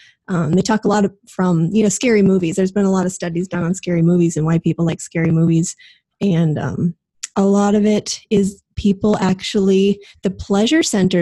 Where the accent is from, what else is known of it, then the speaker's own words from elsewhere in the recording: Southwest, United States; I was actually really thankful for it because I grew up in the Southwest and had heard of Day of the Dead and really just lumped it in with Halloween.